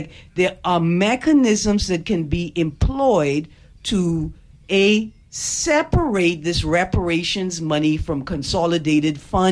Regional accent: Auckland, New Zealand; I'm from Auckland, I cheap, I ain't going to spend it.

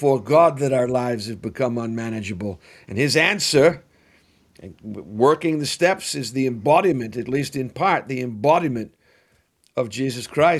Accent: Wales, United Kingdom; As a Welshman, I believe I'm part and parcel of the lost tribe of Israel.

